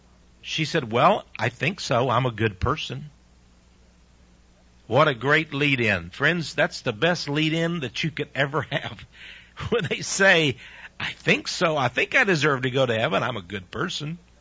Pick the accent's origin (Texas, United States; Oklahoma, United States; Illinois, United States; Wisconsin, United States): Texas, United States; she asked me, where are you from? I said, Texas.